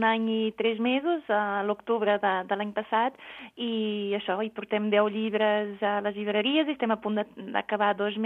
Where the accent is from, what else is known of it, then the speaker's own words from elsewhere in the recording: Portugal; Catalan is a second language; moved away as an adult; now in Spain; No, jo sóc portuguesa i des de l'any 99 que vaig venir a Catalunya a fer Erasmus, com passa molta gent, ja m'hi vaig quedar, no?